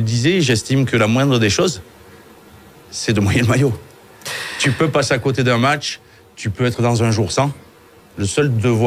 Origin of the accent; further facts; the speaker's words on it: Bayonne, Nouvelle-Aquitaine, France; Vous savez, j'ai grandi à Bayonne, famille de rugby.